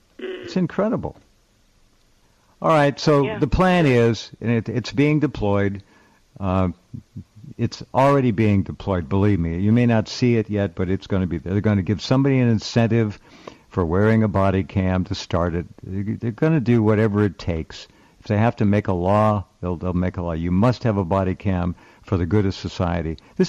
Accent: France; We are from France. Natural medicine is prohibited here and unknown.

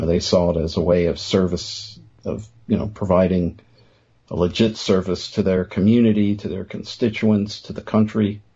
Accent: Pennsylvania, United States; you have a state like Pennsylvania, my home state, where citizens don't even have the right, the constitutional right, to call for referendums.

